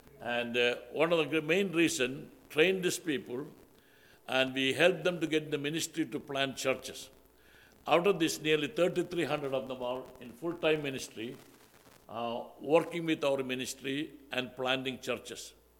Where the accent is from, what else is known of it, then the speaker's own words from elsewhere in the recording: Thiruvananthapuram, Kerala, India; first language Malayalam; English is a second language; We started our ministry over here in Trivandrum. That was my hometown.